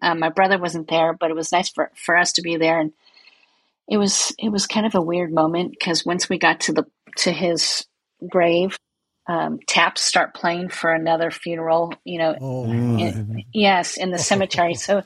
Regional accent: San Leandro, California, United States; now in Danville, United States; I was here in San Leandro, which is not too far from where I reside now in Danville. It's about a half an hour away.

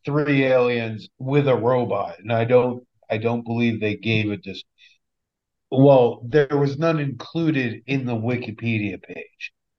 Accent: New Hampshire, United States; I know because I'm from New Hampshire, so I know this.

